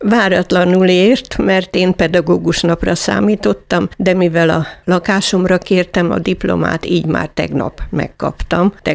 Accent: Kiskunhalas, Bács-Kiskun, Hungary; Én Halason jártam iskolába, a Szűcs József akkor központi általános iskolába.

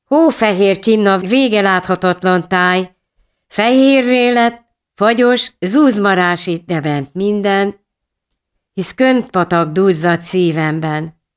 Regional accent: Monorierdő, Pest, Hungary; Én Monori Erdőről jöttem

